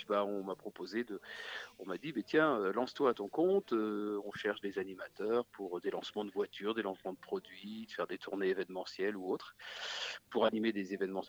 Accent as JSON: {"language": "French", "town": "Angers", "region": "Pays de la Loire", "country": "France", "said": "Moi, j'ai été d'abord speaker, étant donné que j'étais d'Angers"}